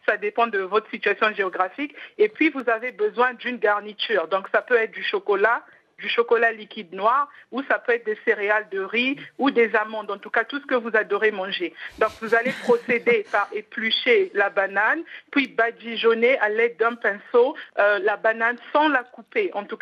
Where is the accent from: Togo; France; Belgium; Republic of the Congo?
Republic of the Congo; Brazzaville; Je suis de Brazzaville.